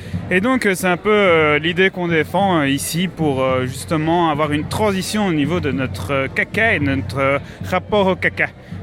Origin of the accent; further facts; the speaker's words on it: Liège, Wallonia, Belgium; On est là avec toute la team. On vient tous de Liège.